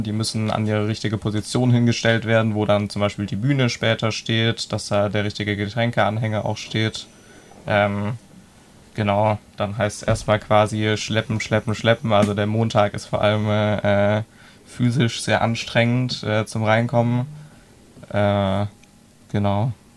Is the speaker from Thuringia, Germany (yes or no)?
no; Tübingen, Baden-Württemberg, Germany; Aber ich komme auch aus Tübingen. Das heißt, als Kind habe ich das auch schon früher mal erlebt